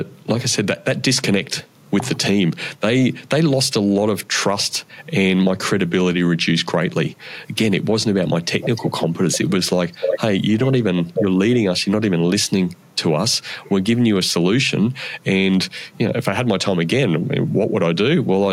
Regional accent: Brisbane, Queensland, Australia; I was happy to move back to Brisbane because we were living in Sydney at the time. My wife wasn't from Brisbane, but I was from Brisbane and my family was in Brisbane.

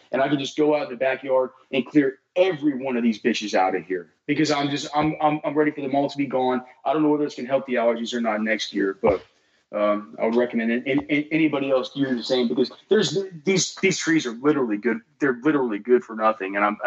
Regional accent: Westlake, United States; I grew up in Westlake, so I mean, I was pretty used to these cedar trees.

